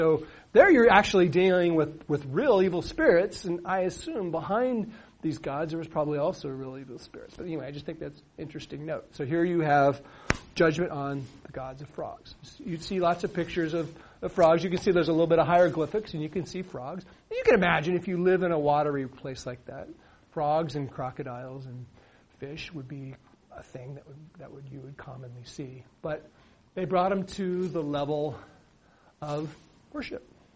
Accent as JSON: {"language": "English", "region": "Oregon", "country": "United States", "tie": "born or raised there", "said": "I grew up in Central Oregon, and there's a place I used to go fish. Crane Prairie."}